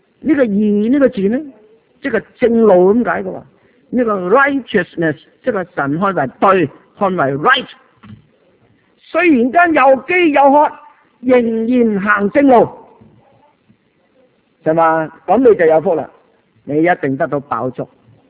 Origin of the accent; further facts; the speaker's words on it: Guangdong, China; 所谓我们广东人说做嘢呢就叫搵食嘛，我们的职业叫搵食嘛